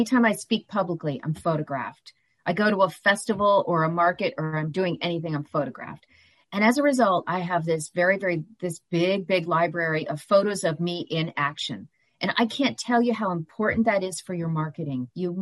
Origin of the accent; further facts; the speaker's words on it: St. Petersburg, Florida, United States; Born and raised in St. Pete.